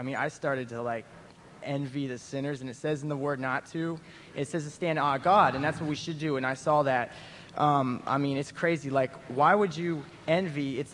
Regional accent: Sacramento, California, United States; I'm 21. I'm from Sacramento, California, and this is my third year at teen camp.

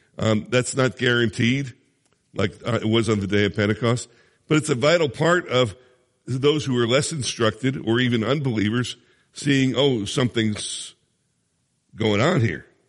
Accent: Philadelphia, Pennsylvania, United States; I know a few of you sent in prayer requests, but I'm from Philly, so we're not going to pray for that.

